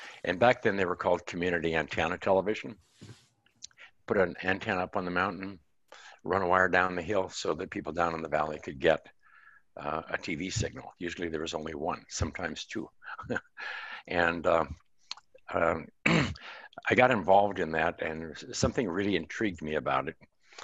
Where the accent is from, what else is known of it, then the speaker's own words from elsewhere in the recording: Montana, United States; Well, I was raised in Montana and grew up kind of as a cowboy.